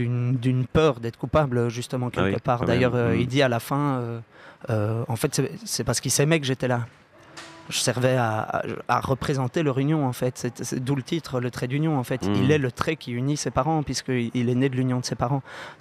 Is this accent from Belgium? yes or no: yes; Belgium; on est belge.